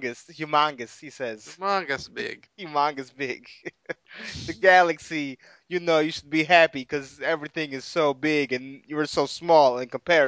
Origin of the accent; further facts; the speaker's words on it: Maryland, United States; born there; because I was born in Maryland. I was born in Maryland.